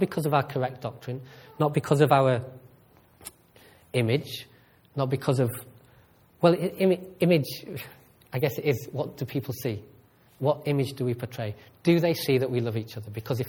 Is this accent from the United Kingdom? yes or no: yes; United Kingdom; I began to feel the affinity as a Brit for the British athlete.